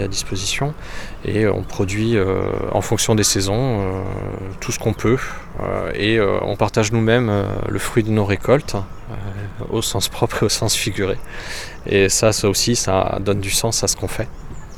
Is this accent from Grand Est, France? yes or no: yes; Troyes, Grand Est, France; je suis né en 2007, donc 43 ans déjà, et donc je viens de Troyes, dans l'Aube, et j'ai toujours vécu ici. J'y suis né, j'y ai grandi, et j'y suis resté.